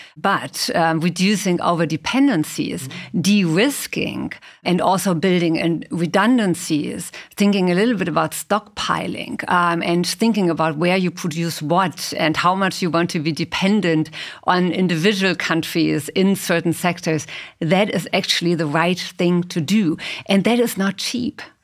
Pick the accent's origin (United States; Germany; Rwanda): Germany; And I come from Germany, and we have felt that over the last couple of years dramatically with regard to our energy sector.